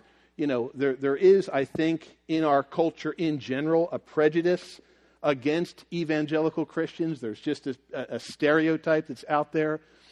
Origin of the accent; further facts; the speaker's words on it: Hatboro, Pennsylvania, United States; I'm from Hatboro, the mighty Hatboro Horsham Hatters. You know, you've probably heard of us.